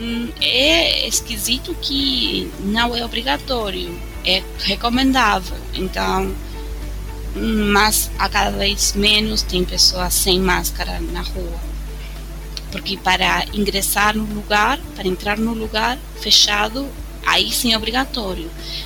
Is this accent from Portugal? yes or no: no; Argentina; Portuguese is a second language; que não, sou argentina, que não tenho família, nem brasileira, que não tenho família portuguesa.